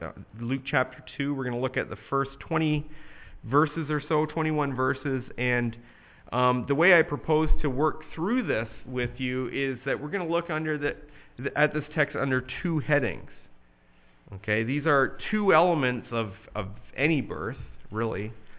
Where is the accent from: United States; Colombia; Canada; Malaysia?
Canada; Toronto, Ontario; born there; Lot comes down to the fact that I was born in Toronto.